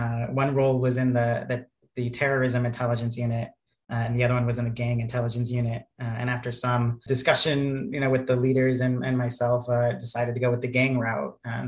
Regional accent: Long Island, New York, United States; born there; now in Richmond, United States; I was actually born in Long Island, New York, and then moved around a lot. So just ended up in Richmond, Virginia.

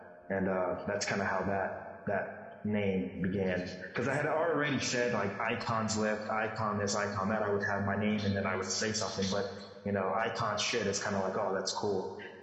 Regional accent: Dubai, United Arab Emirates; now in United States; my origins is I'm from Dubai. I reside in Dubai. I live wherever I want. Obviously, I'm in the United States right now.

